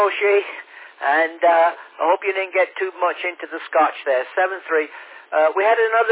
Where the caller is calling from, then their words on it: South East England, United Kingdom; I'm here broadcasting from Surrey.